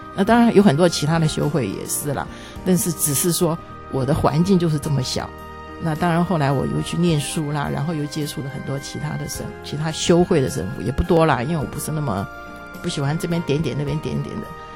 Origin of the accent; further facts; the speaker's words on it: Shandong, China; 因为我是山东人